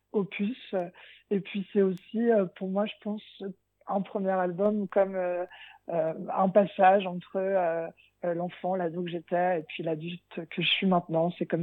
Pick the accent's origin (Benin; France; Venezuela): France; Hauts-de-France; Je viens des Hauts-de-France, de Picardie plus précisément, où j'ai eu une enfance rythmée par le désert de la campagne et l'envie de construire avec de la culture.